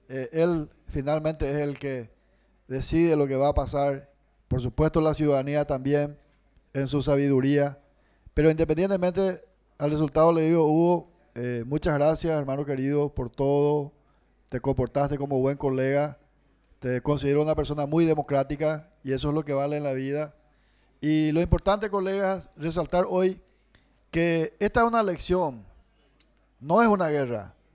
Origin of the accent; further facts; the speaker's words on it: Paraguay; somos amigos, somos compatriotas, somos paraguayos.